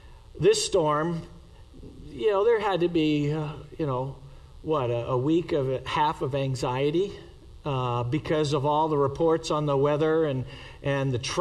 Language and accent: English; New England, United States; I mean, I grew up in New England, so I was accustomed to a barren tree during winter.